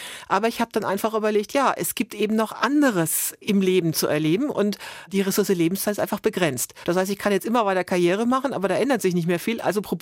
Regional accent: Forchheim, Bavaria, Germany; Forchheim ist meine alte Heimat, das weiß ich schon.

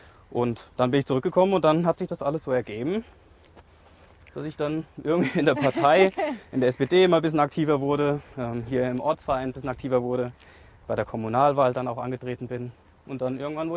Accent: Bad Endbach, Hesse, Germany; Ich komme hier aus dem Ortsteil von der Gemeinde Bad Endbach, dem Ortsteil Bottenhorn, eins der Bergdörfer hier bei uns und genau, da komme ich her, da wohne ich

